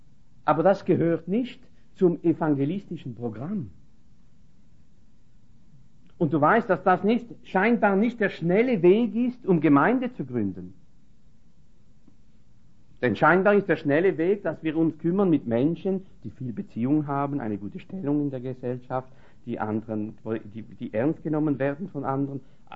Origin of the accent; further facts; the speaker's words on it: France; Also wir gehören zu einem Volk. Ich bin Franzose und bin sehr froh, dass ich Franzose bin.